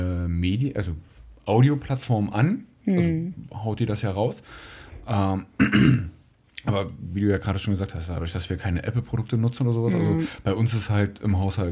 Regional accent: Brandenburg, Germany; born there; Also, gebürtig bin ich Südbrandenburger, ne? Aus voller Überzeugung. Aus dem wunderschönen USL-Kreis.

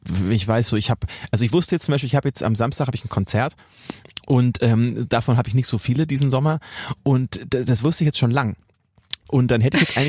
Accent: Bavaria, Germany; now in Berlin, Germany; Ich komme ja aus Franken, da hat man sich zum Schafkopfen auch getroffen.

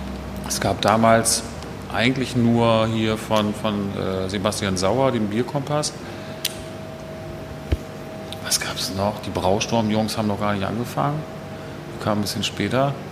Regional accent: Bremen, Germany

